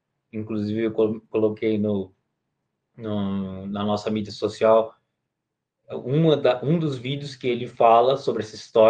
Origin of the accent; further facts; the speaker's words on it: Santos, São Paulo, Brazil; Então, eu sou de Santos também